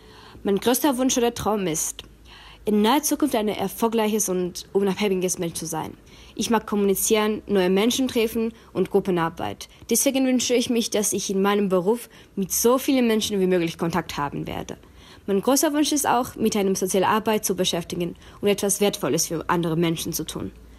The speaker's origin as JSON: {"language": "German", "country": "Georgia", "second_language": "German", "said": "aus Georgien und ich lerne Deutsch, weil ich es liebe."}